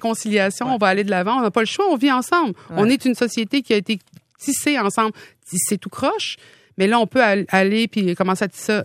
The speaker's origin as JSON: {"language": "French", "region": "Quebec", "country": "Canada", "said": "parce que moi, je viens de la Côte-Nord, là"}